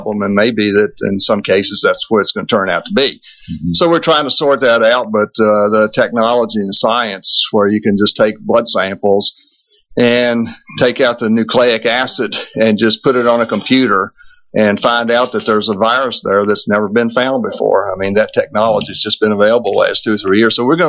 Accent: Virginia, United States; Yeah, no, I'm from Virginia, and you never lose this accent.

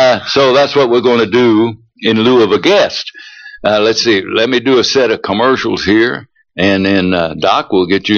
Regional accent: Kentucky, United States; I was brought up on Dixiana Farm, and all I had to do was pedal up the road to Huffman Mill and go down past Maddox Town, turn right, and there you were, you know.

